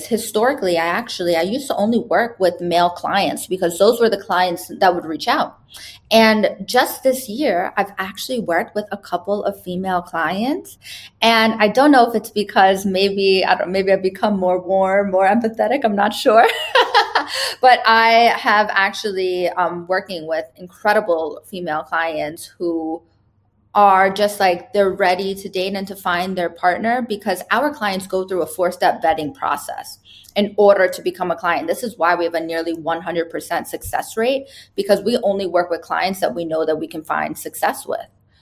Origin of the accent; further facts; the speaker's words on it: United States; I'm Puerto Rican, Filipino, and Turkish, but I'm very American.